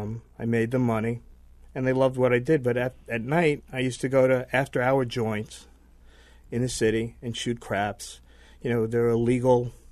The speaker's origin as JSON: {"language": "English", "town": "New York City", "region": "New York", "country": "United States", "tie": "born or raised there", "said": "I grew up in New York City."}